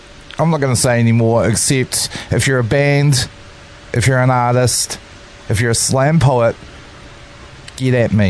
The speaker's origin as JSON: {"language": "English", "country": "New Zealand", "said": "Deep In Sessions with an NZ at the end, because we're from Aotearoa, and also our Facebook."}